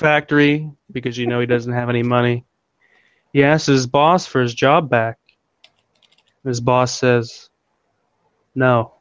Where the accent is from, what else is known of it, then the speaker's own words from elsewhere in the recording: Iran; I'm Iranian. Nice. Iranian.